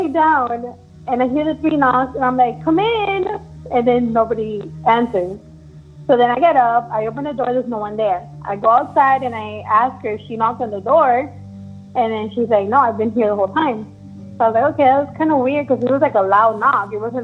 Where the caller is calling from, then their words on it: Miami, Florida, United States; I'm calling from Miami, Florida.